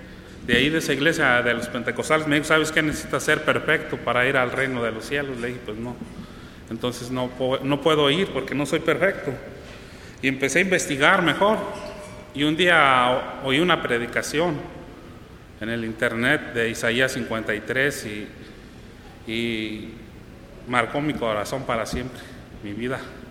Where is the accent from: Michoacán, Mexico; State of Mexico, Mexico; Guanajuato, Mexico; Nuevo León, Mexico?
Michoacán, Mexico; Nopopeo; vivo no ahí en Pátzcuaro, sino ahí cerquitas en Nopopeo. Algunos ya conocen mucho, ¿verdad? Es nombre de mi pueblo.